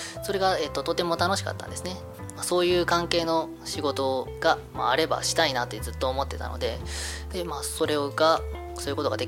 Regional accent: Itoshima, Fukuoka, Japan; also born or lived in Kansai; 私は出身は福岡県糸島市の出身です。で、今まではその学生上がり、就職は関西で就職して7年間関西に住んでました。

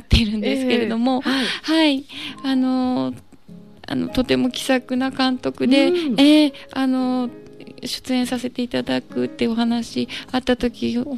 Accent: Fukushima, Japan; 特に私たち福島の人間にとっては生活にこう直面しているというか日常に直結してしまっている問題で

